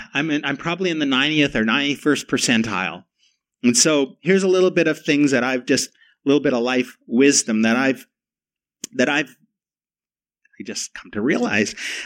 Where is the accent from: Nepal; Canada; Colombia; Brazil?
Canada; also born or lived in United States; Since I've moved back to Canada, I'm Canadian, but I lived a number of years in the United States. And moving back to Toronto, which is the biggest city I've ever lived in, which is the most global city I've ever lived